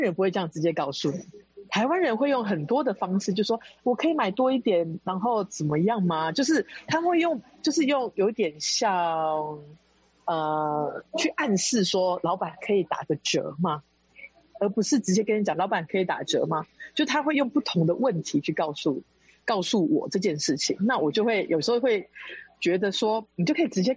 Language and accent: Chinese; Canada; 那我觉得这点是从跟我小时候在加拿大长大不一样